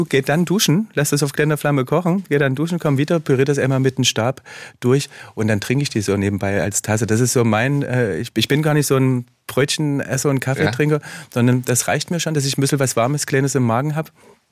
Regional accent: East Germany, Germany; Weil ich komme aus dem Osten und meine Eltern sind mit mir nie zum Imbiss gegangen, weil wir hatten eigentlich zu wenig Geld

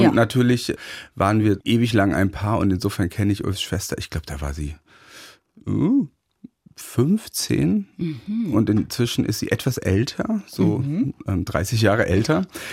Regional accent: Goslar, Lower Saxony, Germany; Ich bin ja in Goslar aufgewachsen und Goslar liegt sozusagen vorm Harz.

